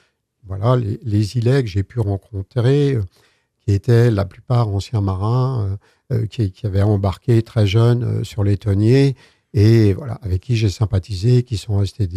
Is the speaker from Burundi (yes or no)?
no; Lorient, Brittany, France; moi, je suis de Lorient, d'origine.